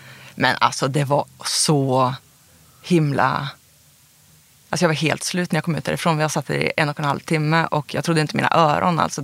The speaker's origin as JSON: {"language": "Swedish", "town": "Karlstad", "region": "Värmland", "country": "Sweden", "tie": "born or raised there", "also_born_or_lived": "Uppsala", "said": "Så var det ju så att jag föddes när pappa och mamma fortfarande pluggade i Uppsala och bodde i en liten lägenhet där liksom. Och sen så flyttade vi till Karlstad och bodde vi på Rud."}